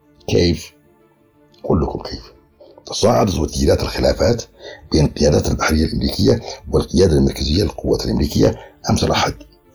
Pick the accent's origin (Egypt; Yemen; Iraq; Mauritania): Yemen; وقلت أنا كيمني من حقي